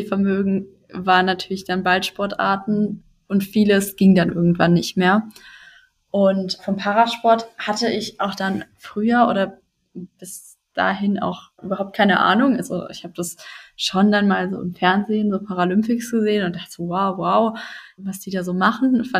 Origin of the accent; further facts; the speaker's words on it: Saarland, Germany; hatte so eine Inklusionslehrerin von der Blindenschule im Saarland, wo ich herkomme.